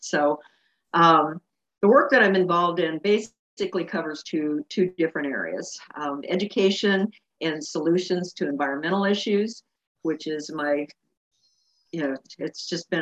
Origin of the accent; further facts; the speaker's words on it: Kansas City, Missouri, United States; So I'm a transplant from Kansas City.